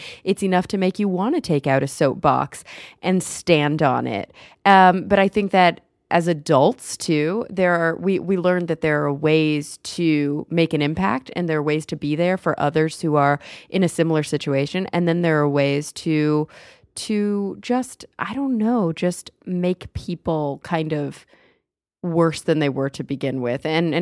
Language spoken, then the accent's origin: English; Texas, United States; now in Los Angeles, United States; I'm a Texan. I live in LA now. I've lived in LA for many years, but I was born and raised in Texas.